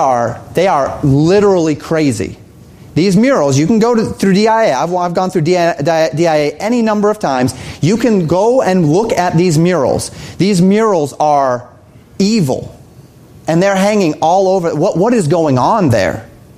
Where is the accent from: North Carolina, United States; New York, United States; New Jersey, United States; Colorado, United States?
Colorado, United States; I grew up in Colorado.